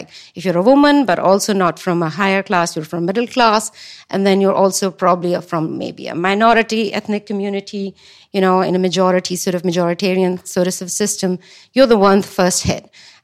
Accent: Pakistan; born there; moved away as an adult; I mean, I was born in Pakistan

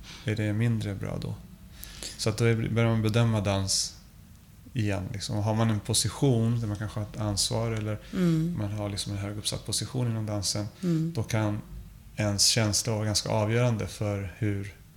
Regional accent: Uruguay; Swedish is a second language; now in Sweden; Jag är ursprungligen från Sydamerika, från Uruguay

